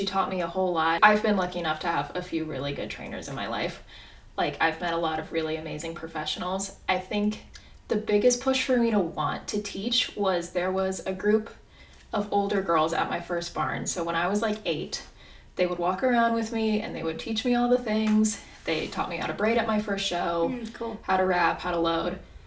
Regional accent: Oakland, California, United States; So I started riding when I was about 7 or 8, and I was born and raised in Oakland.

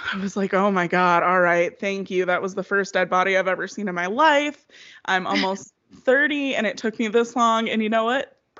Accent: Waterford, Michigan, United States; Oh, I was from Waterford.

